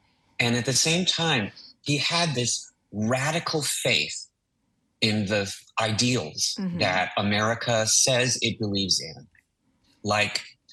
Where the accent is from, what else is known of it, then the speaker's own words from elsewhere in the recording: California, United States; now in New York, United States; Born and raised in Richmond.